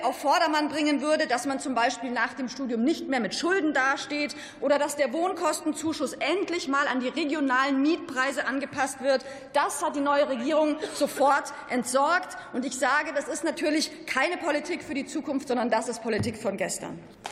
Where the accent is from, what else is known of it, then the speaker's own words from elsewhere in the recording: Munich, Bavaria, Germany; Frau Ministerin, ich bin Münchnerin, und von daher habe ich so ein bisschen Erfahrung mit der CSU an der Regierung